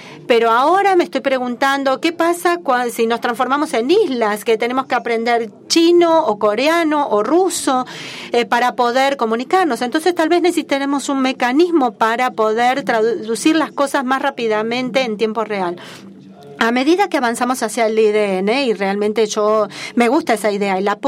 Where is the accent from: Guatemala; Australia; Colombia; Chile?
Australia; Yo me crié en Sydney, en Melbourne, Australia